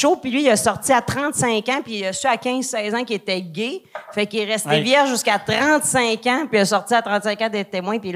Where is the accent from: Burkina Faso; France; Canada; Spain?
Canada; Alma, Quebec; moved away; c'est pour ça que je suis déménagée d'Alma